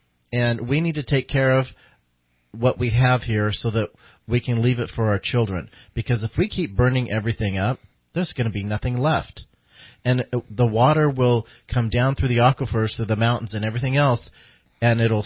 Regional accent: McArthur, California, United States; I grew up in MacArthur, which is the Intermountain area in northeastern Shasta County, and I grew up up there, and we used to go out in the woods all the time.

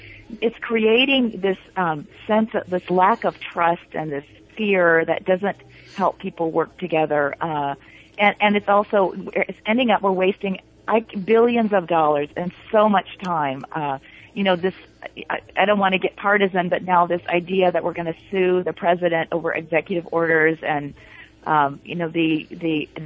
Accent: California, United States; now in Grass Valley, United States; I grew up in the Bay Area. I spent my life, my summers and weekends up here in Grass Valley, where I live now

